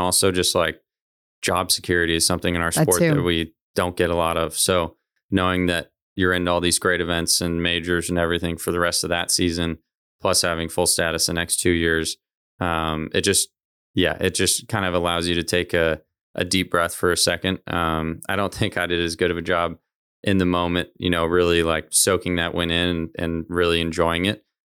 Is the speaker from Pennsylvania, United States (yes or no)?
no; Costa Mesa, California, United States; And, you know, for me growing up in Costa Mesa, he was so right in terms of there really not being, you know, a true downtown anywhere in Orange County